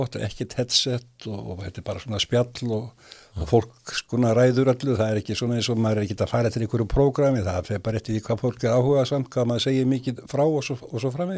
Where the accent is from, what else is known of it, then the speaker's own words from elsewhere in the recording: Reykjavík, Capital Region, Iceland; Og eins og menn vita þá var ekki langt í Vatnsmýrina og flugvöllin. Þannig að ég ólst upp einlega í kringum flugvöllin.